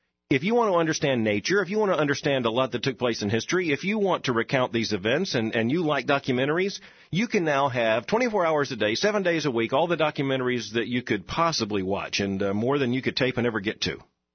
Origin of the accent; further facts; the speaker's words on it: Florida, United States; I grew up in South Florida, where we got to see a lot of the rockets take off.